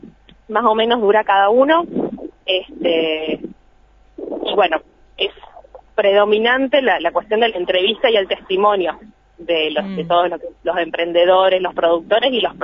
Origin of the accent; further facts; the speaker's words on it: Córdoba, Argentina; yo soy de Córdoba, vivo hace 8 años en la provincia